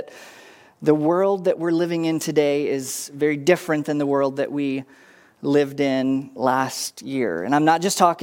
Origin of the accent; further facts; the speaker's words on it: Tennessee, United States; where I grew up in Tennessee, we actually had amenities like running water and electricity and cable television.